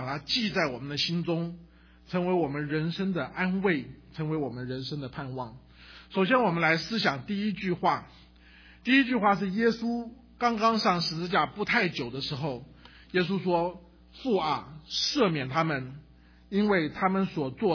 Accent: China; 所以当我们中国人在我们的文化中间一天到晚想要复仇，想到别人加给我们的痛苦，加给我们的仇恨的时候

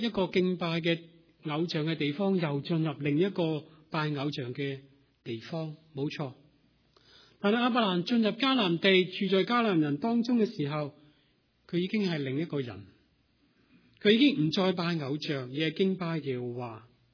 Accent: Hong Kong; now in United States; 记得二十多年前，当我从香港移民到美国

